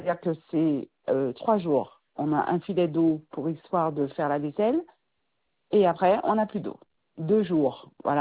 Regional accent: Martinique; Je suis martiniquaise en plus.

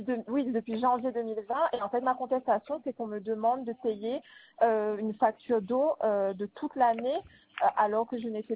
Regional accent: Réunion, France; Je suis partie à l'île de La Réunion d'où j'étais originaire.

